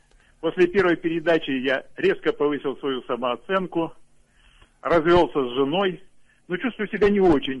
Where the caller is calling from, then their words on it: Saratov, Saratov Oblast, Russia; Я из Саратова.